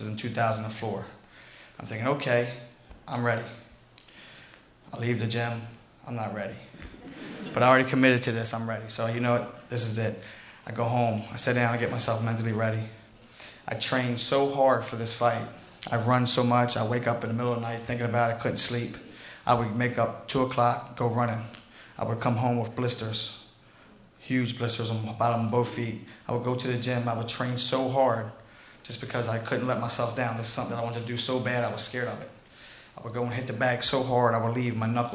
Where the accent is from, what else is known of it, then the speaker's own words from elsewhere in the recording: Baltimore, Maryland, United States; I started back in 94 when I was 14 years old. I grew up in Baltimore City.